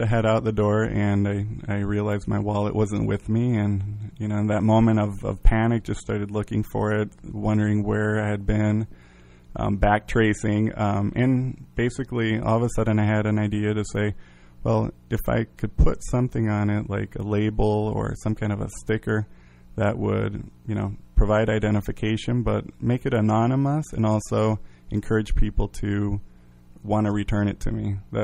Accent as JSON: {"language": "English", "country": "Mexico", "tie": "born or raised there", "said": "I grew up in Mexico. My father's Mexican, my mother's German-American, so I grew up in a bilingual, multicultural home"}